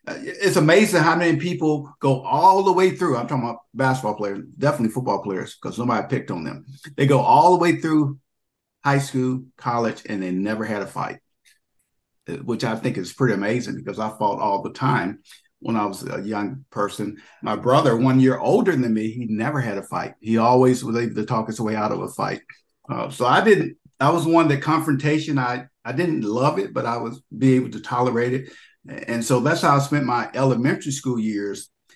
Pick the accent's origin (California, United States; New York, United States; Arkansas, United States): Arkansas, United States; Little Rock; I grew up in Little Rock. I lived in three different parts of Little Rock, which was intriguing, which meant you had three sets of friends.